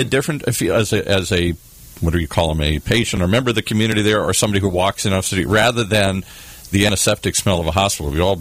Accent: Detroit, Michigan, United States; I'm originally from Detroit. That's right. Spent most of my youth.

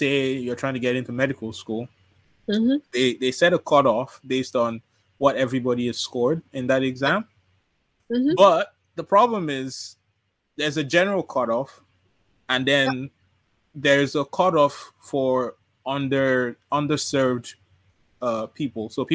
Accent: Nigeria; in my country, I'm from Nigeria.

